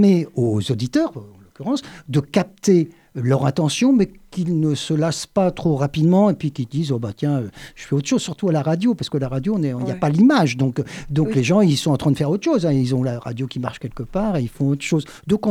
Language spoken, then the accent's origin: French; France; comment on avait vu l'époque autochtone chez nous en France.